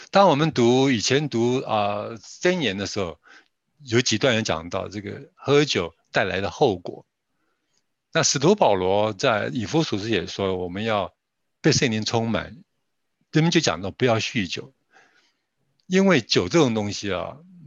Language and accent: Chinese; China; 我常常讲说，我们中国人呢、拜佛啊，拜什么拜了一辈子，神怎么会拣选我们成为他的儿女？